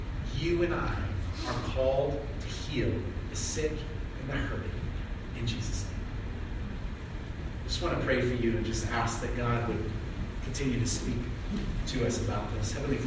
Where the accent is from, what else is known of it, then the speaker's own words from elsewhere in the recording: Anchorage, Alaska, United States; born there; I was born in Providence Hospital in Anchorage, Alaska, which was started by some sisters back in the early 1900s.